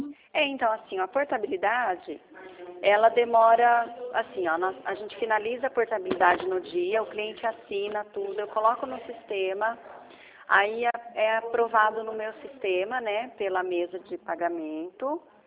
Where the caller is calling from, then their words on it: Campinas, São Paulo, Brazil; eu sou da Poupacred também, eu falo aqui de Campinas, aqui de Barão